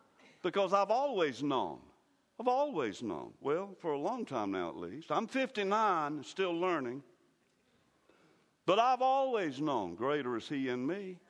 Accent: the South, United States; Now, I'm from the South, the Bible Belt.

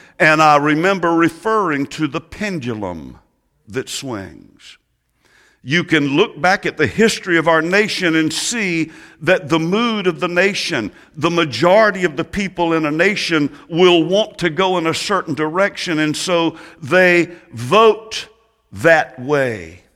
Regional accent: United States; Now, I'm an American, and that is a natural and a temporal thing.

